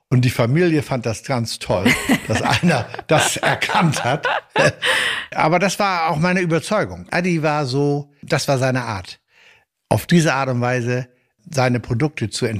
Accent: Northern Germany, Germany; Erstmal als Norddeutscher, dann einer aus internationalem Milieu kommend.

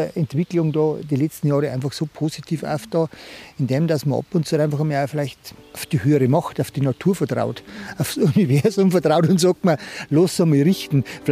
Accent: Bavaria, Germany

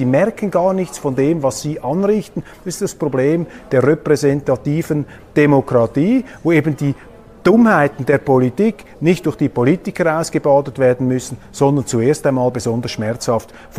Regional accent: Switzerland; ich bin als Schweizer stolz darauf

